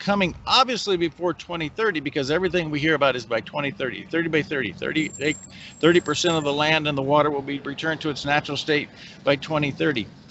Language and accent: English; Nebraska, United States; In my home state of Nebraska, I got to give kudos to then Governor Pete Ricketts